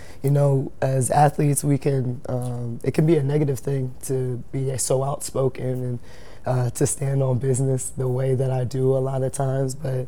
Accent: Philadelphia, Pennsylvania, United States; growing up in Philly and being a Sixers fan through and through

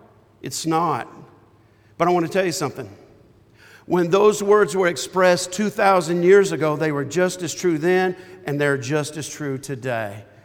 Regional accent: Springfield, Missouri, United States; also born or lived in Tennessee / Columbia; I was born here in Tennessee, but I was raised in Missouri for the most part. Lived in Springfield.

